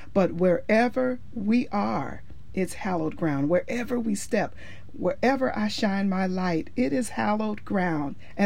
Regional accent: Midwest, United States; now in Portland, United States; And I came from the Midwest and he came from the Northwest, and we met here in Portland.

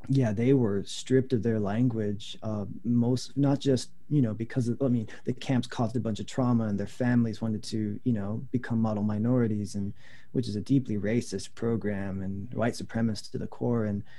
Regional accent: United States; My mom brought me here, my dad went back to Japan. So I was raised in America.

